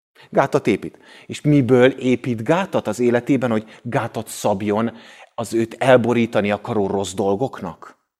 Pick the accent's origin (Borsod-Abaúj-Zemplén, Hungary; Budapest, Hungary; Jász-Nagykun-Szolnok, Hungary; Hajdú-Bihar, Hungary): Jász-Nagykun-Szolnok, Hungary; Szolnok; De én a Tisza mellett nőttem föl, és gimnazista voltam a pont 20 évvel ezelőtti nagy tiszai árvíznek az idején, 2000-ben.